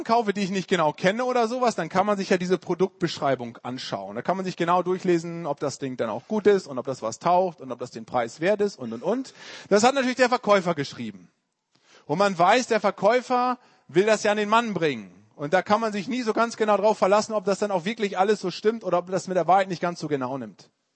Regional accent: Lower Saxony, Germany; Bei uns in Ostfriesland ist das gang und gäbe.

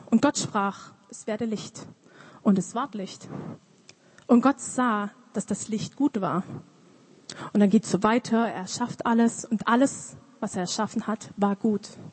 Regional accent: Stuttgart, Baden-Württemberg, Germany; Ich komme aus Stuttgart. Vielleicht werdet ihr es während ich rede ein bisschen hören.

